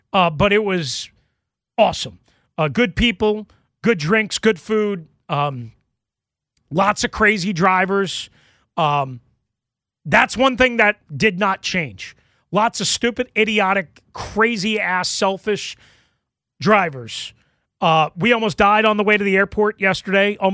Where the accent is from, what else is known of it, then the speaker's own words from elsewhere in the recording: New York, United States; also born or lived in Chicago / Las Vegas; I grew up on Long Island, so I went to Manhattan a lot